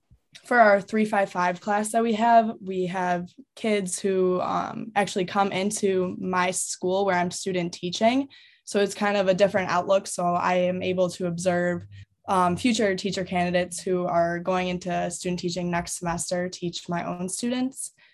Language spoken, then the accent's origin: English; Buffalo, New York, United States; I'm from Buffalo, but I've been going to SUNY Cortland for 4 years